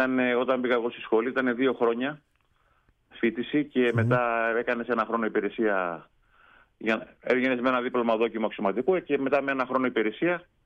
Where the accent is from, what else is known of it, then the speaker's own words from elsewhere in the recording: Kos, South Aegean, Greece; also born or lived in Kalymnos; Ναι, από την Κάλυμνο. Η καταγωγή μου είναι από την Κόη, ναι, αλλά έχω ζήσει αρκετά χρόνια στην Κάλυμνο.